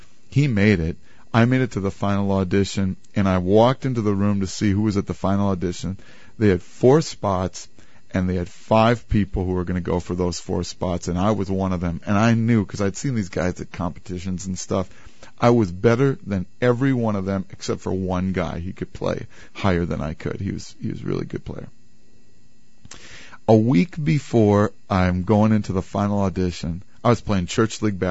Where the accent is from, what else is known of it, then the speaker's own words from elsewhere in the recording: Wisconsin, United States; now in Rochester, United States; She's from New Jersey. I'm from Wisconsin. We're in Rochester, New York.